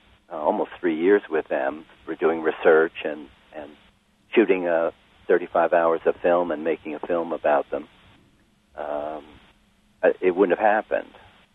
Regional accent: New Jersey, United States; the theological language I grew up with in Methodist churches in suburban New Jersey

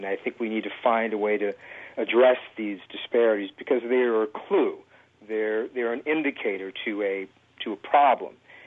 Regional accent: Detroit, Michigan, United States; But in the same instance, when I grew up in Detroit, looking at television, I never saw African Americans

